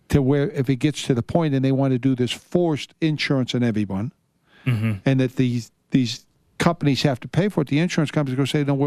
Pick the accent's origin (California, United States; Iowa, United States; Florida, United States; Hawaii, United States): Florida, United States; and I grew up in Florida